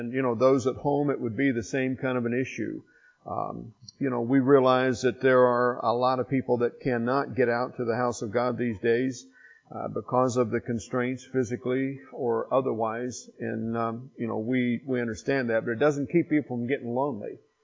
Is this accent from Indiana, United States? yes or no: yes; Indiana, United States; moved away as an adult; I'm from Southern Indiana originally. I grew up just the other side of French Lake, graduated from Springs Valley High School. I've been gone from Indiana ever since I graduated, unfortunately, and I only get back for visits